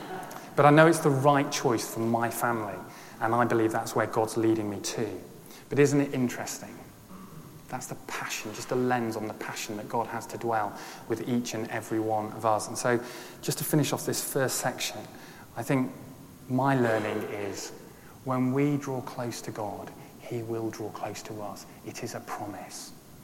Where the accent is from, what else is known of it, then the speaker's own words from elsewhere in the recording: Yorkshire and the Humber, United Kingdom; accent: northern; And quite a northern, because I'm from Yorkshire, but not stronger accent as my wife.